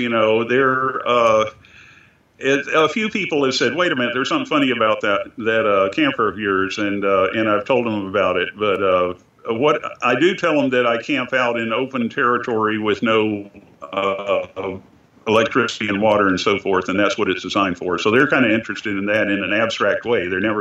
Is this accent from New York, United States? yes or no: no; Florida, United States; Of course, I don't have a front license plate since I'm from Florida, so it doesn't work for me